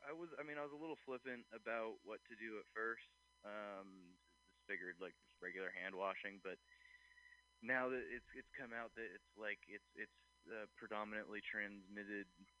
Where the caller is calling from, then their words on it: Oakland, California, United States; I am calling from the hills of Oakland.